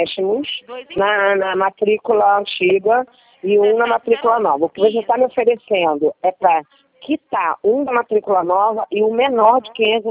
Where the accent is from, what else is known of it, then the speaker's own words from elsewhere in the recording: Rio de Janeiro, Brazil; Eu estou em São Paulo. Eu sou do Rio, mas eu estou na pandemia em São Paulo